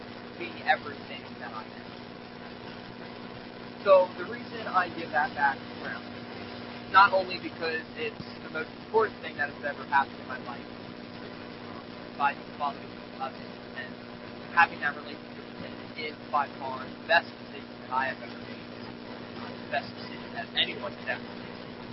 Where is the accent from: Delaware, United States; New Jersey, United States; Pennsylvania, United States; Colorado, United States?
Pennsylvania, United States; Elverson; So, I was born and raised in Elverson. Gretchen and I, my wife, and Oliver is down there playing somewhere. We live in Elverson.